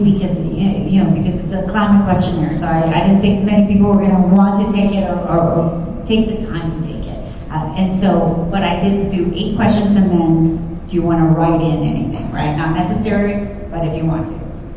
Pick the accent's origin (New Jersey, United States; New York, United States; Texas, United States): Texas, United States; Dallas; You know, I grew up in Dallas, Fort Worth, and I remember some ice storms, but nothing like what we've had the last couple of years.